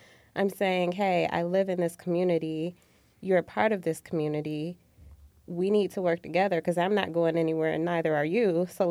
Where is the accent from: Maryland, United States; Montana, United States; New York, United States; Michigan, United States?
Michigan, United States; Flint; And I think, like, I'm that way because I'm from Flint, Michigan.